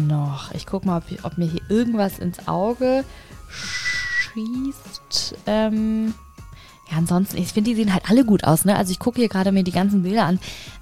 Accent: Saxony, Germany; Ursprünglich komme ich aus der Nähe von Leipzig

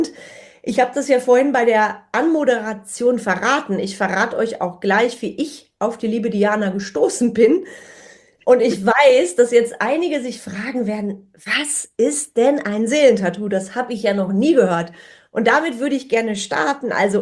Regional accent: Bonn, North Rhine-Westphalia, Germany; born there; wohnt im wunderschönen Bonn. Übrigens auch meine Geburtsstadt, falls du das noch nicht weißt.

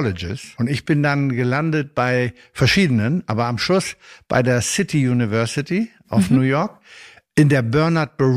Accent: Bremen, Germany; born or raised there; also born or lived in Sylt

